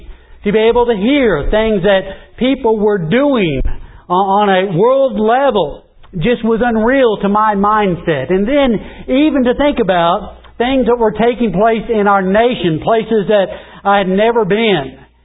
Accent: Indiana, United States; And then during the winter time, growing up in Indiana and going out to school, I couldn't wait for those snows to start falling

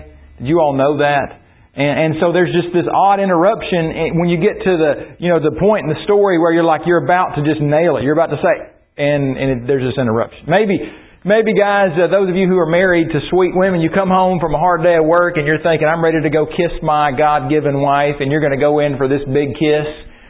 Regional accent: Oklahoma, United States; You know, I'm from Oklahoma. That ought to tell you a little something about how I was raised, probably.

